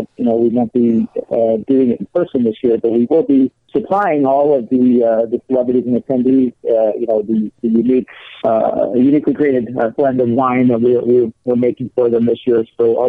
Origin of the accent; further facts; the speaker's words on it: Orland Park, Illinois, United States; growing up in Orland Park, Illinois, and doing what we're doing.